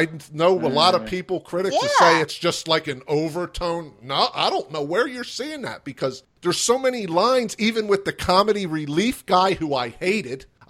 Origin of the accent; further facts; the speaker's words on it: Nevada, United States; He's from Colorado, I am from Nevada, heavily Democratic state.